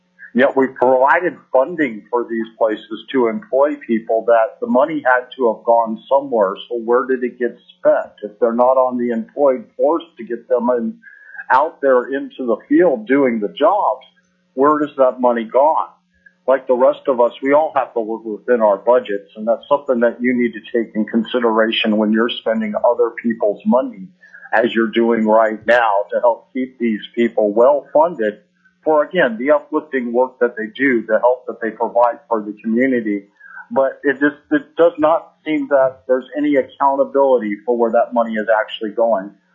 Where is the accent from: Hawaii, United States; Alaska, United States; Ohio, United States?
Alaska, United States; Big Lake; I'm from Big Lake, Alaska.